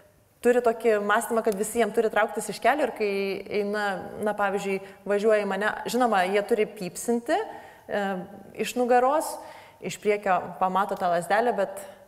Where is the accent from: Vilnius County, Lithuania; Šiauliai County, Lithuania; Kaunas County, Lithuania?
Šiauliai County, Lithuania; Kriukai; Labai fainas miestas ir labai gera čia. Aišku, ne pats Joniškis, aš mažame miestelėje augau ir gyvenau Kriukuose.